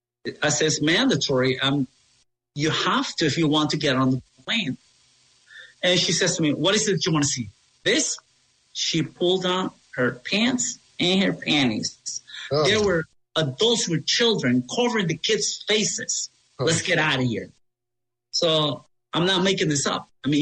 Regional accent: Peru; She did not remember my name, but she used to … because she knew I was from Peru.

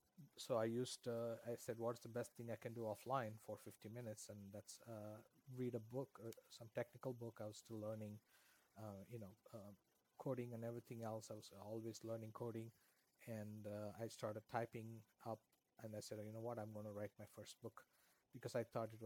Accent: India; English is a second language; even though English was not my first language growing up in India

